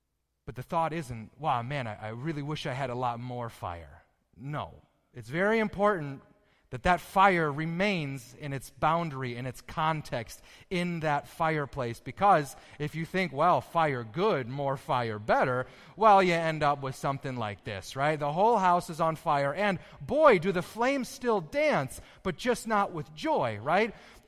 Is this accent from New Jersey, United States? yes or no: no; Michigan, United States; Now, most of you know I grew up in Michigan. In Michigan, 9 months out of 12 is winter, and it is cold